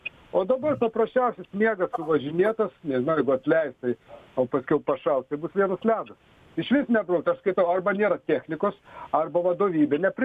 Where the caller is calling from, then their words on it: Klaipėda, Klaipėda County, Lithuania; Labą dieną, aš iš Klaipėdos